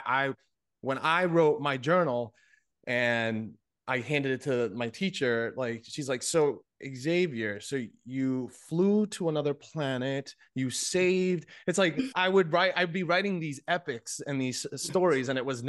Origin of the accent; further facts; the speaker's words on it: Bayamón, Puerto Rico; I grew up in Bayamon, Puerto Rico, in a not so great place